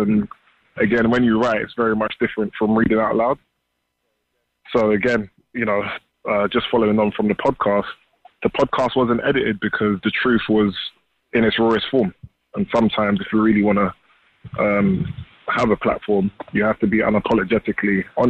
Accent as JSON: {"language": "English", "region": "London", "country": "United Kingdom", "tie": "born or raised there", "said": "I'm a boy from Southeast London"}